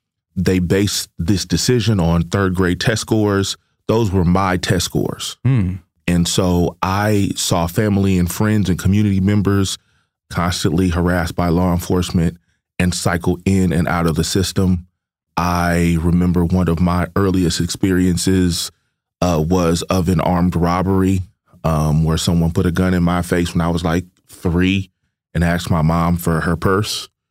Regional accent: Inglewood, California, United States; But, you know, also growing up in Inglewood, I loved the Lakers and I was a good student.

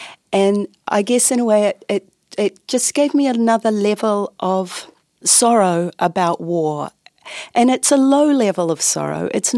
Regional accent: New Zealand; because I come from New Zealand, you know, I come from the bottom of the world

